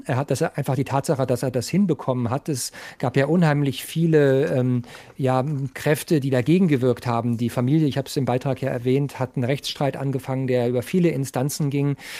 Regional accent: Germany; Ich glaube, wir müssen uns immer wieder auch als Deutsche klar machen

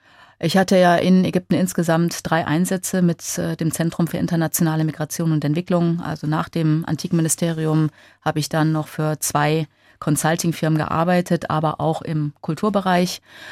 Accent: Germany; also born or lived in Egypt; Aber letztendlich fand ich doch auch, dass ich nach Deutschland, meine Heimat, wieder zurückgehen sollte, um dort nicht zu stranden.

